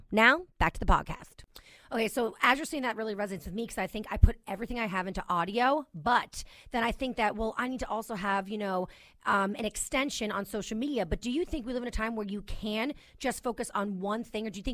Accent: New York, United States; I'm telling you too, as a New Yorker, I don't know about you guys, but grocery shopping is such a pain in my butt.

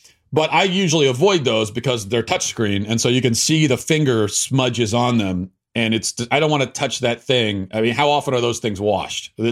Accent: United States; I do think that this is actually kind of the right way of going about it as an American.

